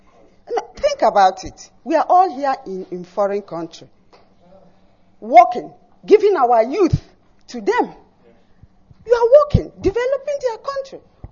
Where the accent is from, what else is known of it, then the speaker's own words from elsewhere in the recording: Arochukwu, Abia, Nigeria; I come from Achari Hechiowa in Aruchukwu local government. In Biafra land.